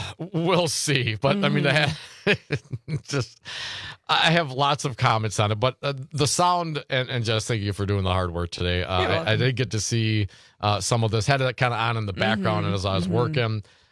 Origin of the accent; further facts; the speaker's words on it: Michigan, United States; Alyssa Slotkin, a Democrat from my home state of Michigan.